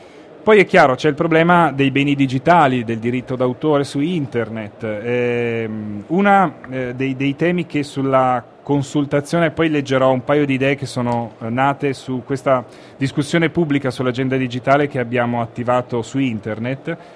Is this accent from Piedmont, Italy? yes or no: yes; Turin, Piedmont, Italy; io vengo da Torino